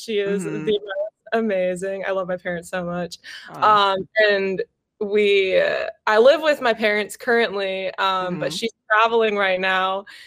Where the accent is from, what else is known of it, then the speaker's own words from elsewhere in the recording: Midwest, United States; because I'm from the Midwest, and I'm maybe you feel the same because you're from the East Coast. I love thunderstorms